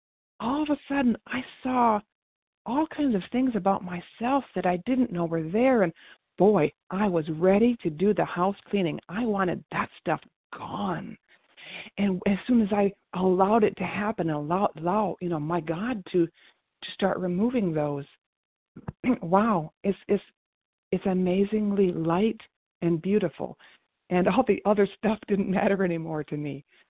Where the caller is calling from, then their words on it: Arkansas, United States; I'm calling in from Arkansas, trying to take my seat here